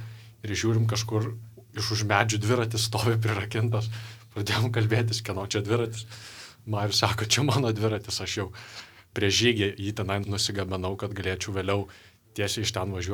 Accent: Vilnius, Vilnius County, Lithuania; esu iš Vilniaus, studijuoju.

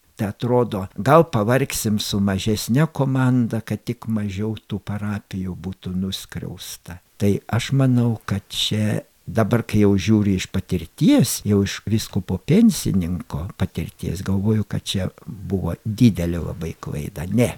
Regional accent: Aukštaitija, Lithuania; knygnešių daugiausia buvo aukštaičių, mano gimtojo krašto, juk ir dabar netoli Panevėžio yra knygnešių muziejus

